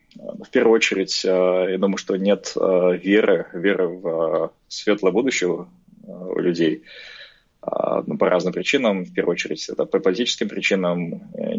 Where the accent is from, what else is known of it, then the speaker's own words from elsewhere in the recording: Kazakhstan; Мы же, казахи, привыкли к потрясениям